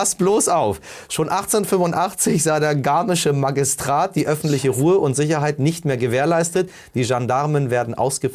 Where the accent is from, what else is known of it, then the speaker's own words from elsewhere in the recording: Hamburg, Germany; Kann ich als Hamburger nicht machen